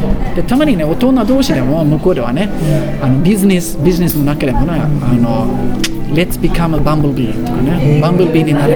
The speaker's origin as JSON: {"language": "Japanese", "country": "Sweden", "tie": "born or raised there", "second_language": "Japanese", "said": "私はスウェーデン生まれ育ったので、スウェーデンで"}